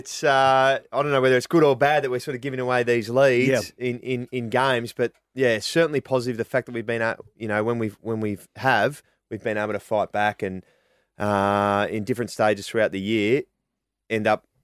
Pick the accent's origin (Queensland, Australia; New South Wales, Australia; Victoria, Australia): Victoria, Australia; Melbourne; I grew up in Melbourne. I come from an AFL background and family.